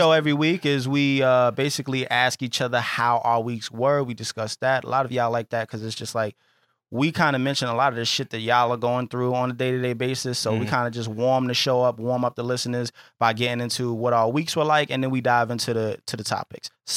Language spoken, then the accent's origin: English; East Coast, United States; But ES just stands for East Side, because we're from the East Coast, so we put that.